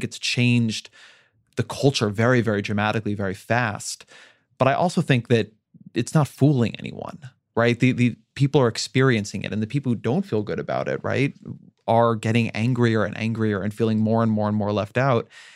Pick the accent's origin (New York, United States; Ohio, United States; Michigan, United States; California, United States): California, United States; Orange County; I mean, and I come from OC, which is an incredibly diverse place.